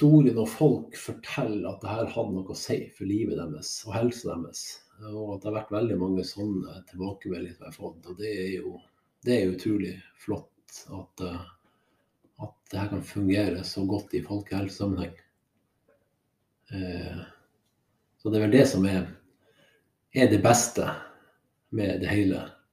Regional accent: Malangen, Troms, Norway; Jeg vokste jo opp i Malangen i Troms, eller jeg vokste egentlig opp i Tromsø eller i Malang, alt etter sammen. Jeg bodde de 10 første årene i Tromsø, så flyttet vi til Malangen, så jeg, der var det masse flott natur

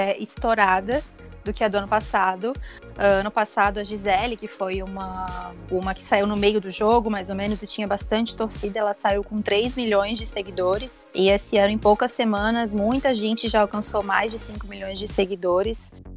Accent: Florianópolis, Santa Catarina, Brazil; eu sou de Floripa, tenho 25 anos

